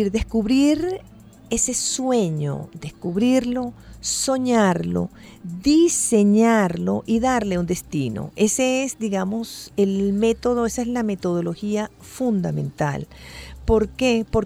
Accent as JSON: {"language": "Spanish", "country": "Venezuela", "said": "un discurso donde nos reconozcamos nosotros como venezolanos inteligentes"}